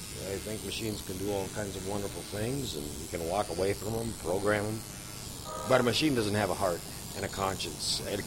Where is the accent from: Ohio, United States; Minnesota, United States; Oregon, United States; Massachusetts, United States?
Minnesota, United States; Meadowlands; I grew up on the Iron Range, a little town called Meadowlands. And I grew up on a farm, and we were making the hay and milking the cows and all that kind of stuff.